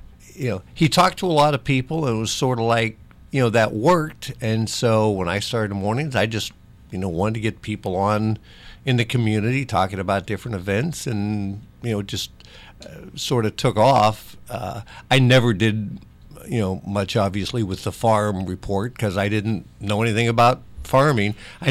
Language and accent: English; Cincinnati, Ohio, United States; Because he came here from Cincinnati, I came here from Cincinnati.